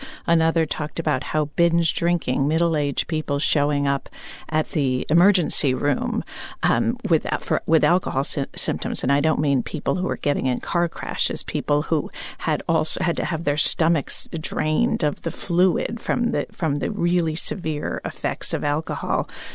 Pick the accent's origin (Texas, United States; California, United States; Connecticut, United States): Connecticut, United States; Hamden; now in McLean, United States; my now hometown, I'm from Hamden, Connecticut, but I live in McLean, Virginia now